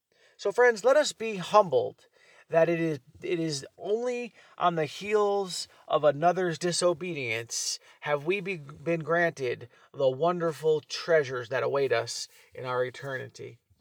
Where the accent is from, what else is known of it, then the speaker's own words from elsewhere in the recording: United States; And we, as an American nation, are allies of Israel.